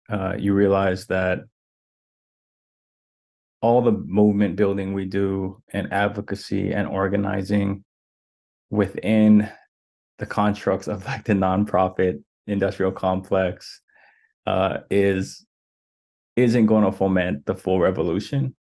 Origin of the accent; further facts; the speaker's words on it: Hawaii, United States; first language Hawaiian Pidgin English; That's why I learned my first language was Pidgin English, because they had to combine all their languages together to rise up and start the worker revolution in Hawaii against the sugar barons.